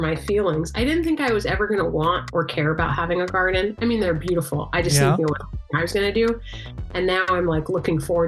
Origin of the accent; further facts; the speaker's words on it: Montana, United States; now in New York, United States; Well, I grew up in Montana too